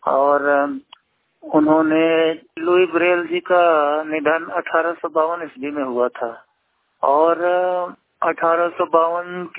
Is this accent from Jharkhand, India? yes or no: no; Madhya Pradesh, India; मैं मध्य प्रदेश के सतना जिले के कोठी क्षेत्र का निवासी हूं